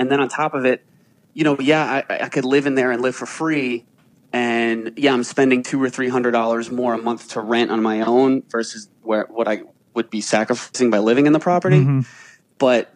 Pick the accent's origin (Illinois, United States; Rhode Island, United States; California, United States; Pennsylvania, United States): Rhode Island, United States; Providence; I'm from Providence, Rhode Island.